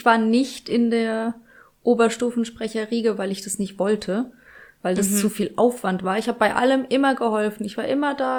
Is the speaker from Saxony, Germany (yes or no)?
no; Bad Kissingen, Bavaria, Germany; in Bad Kissingen bei uns, da wo ich groß geworden bin.